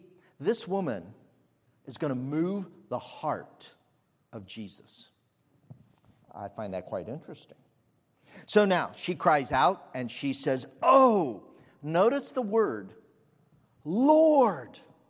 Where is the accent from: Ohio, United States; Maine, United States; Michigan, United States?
Ohio, United States; I'm from Ohio. You know, we don't do that.